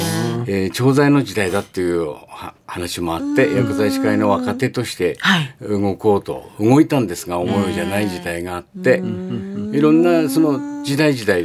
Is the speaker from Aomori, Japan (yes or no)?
yes; Aomori, Japan; 青森市生まれ、青森市育ち。